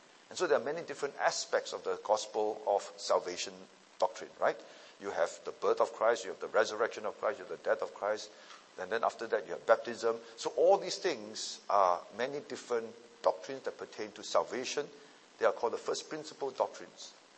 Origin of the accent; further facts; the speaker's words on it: Seremban, Negeri Sembilan, Malaysia; I still remember when I was in Malaysia, I was from Seremban. By the way, I grew up in Seremban.